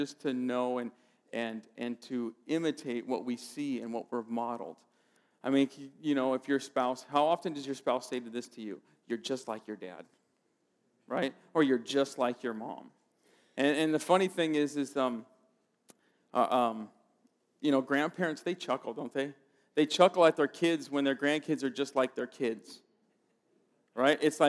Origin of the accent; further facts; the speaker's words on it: Palm Springs, California, United States; so when I was growing up in Palm Springs, there was somebody I idolized because I was watching sports.